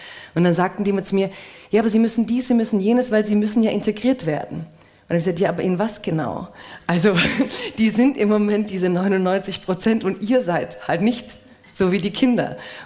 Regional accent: Stuttgart, Baden-Württemberg, Germany; ich sage dann, ich komme aus Stuttgart.

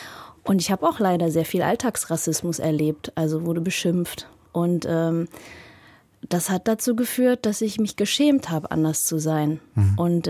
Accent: Saxony, Germany; weil ich bin eigentlich in Deutschland aufgewachsen und lange Zeit war Vietnam ein großes Fragezeichen für mich. Also lange Zeit war ich nur in meinem kleinen Dorf in Sachsen

